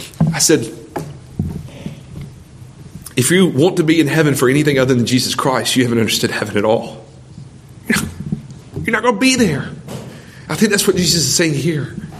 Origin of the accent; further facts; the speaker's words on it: Georgia, United States; So I grew up in Georgia.